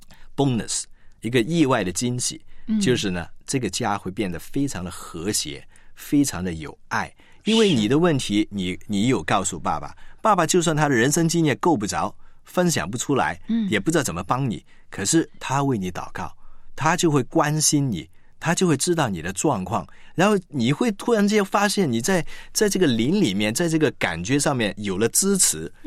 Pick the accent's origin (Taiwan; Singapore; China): China; 因为我们中国人最像亚当就是我们不讲话